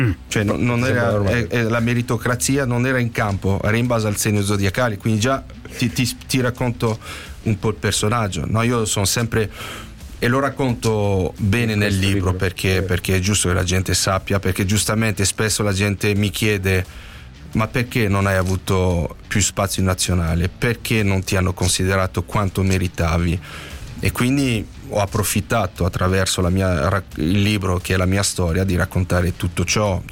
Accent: France; Italian is a second language; non ho mai rinnegato le mie origini, perché sono francese, fiero di esserlo, però calcisticamente, obiettivamente, sono più italiano che francese

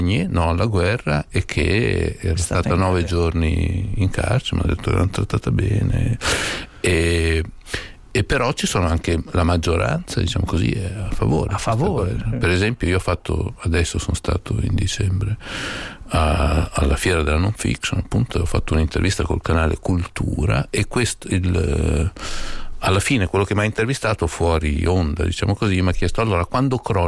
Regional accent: Parma, Emilia-Romagna, Italy; now in Bologna, Italy; No, non sono di Bologna, abito a Bologna, sono di Parma, mi hanno presentato come scrittore bolognese

